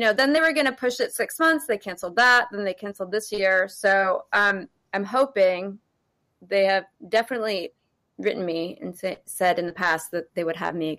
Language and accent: English; San Francisco, California, United States; San Francisco.